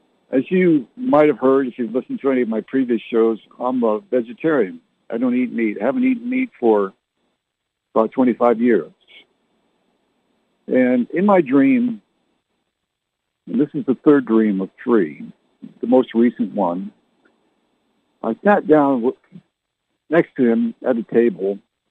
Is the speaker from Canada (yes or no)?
yes; Canada; also born or lived in Barrie / Halifax / Oromocto / Fredericton; now in San Antonio, United States; I was born and raised in Canada. I was born in Barrie, lived in Halifax, Nova Scotia, Oromocto, and Fredericton, New Brunswick, and Ottawa, Canada.